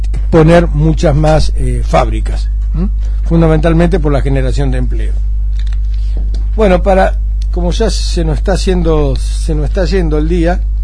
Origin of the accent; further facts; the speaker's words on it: Buenos Aires Province, Argentina; Como bonaerense me pone muy contento